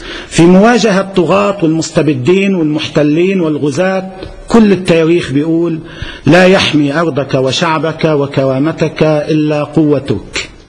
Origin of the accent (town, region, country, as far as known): Lebanon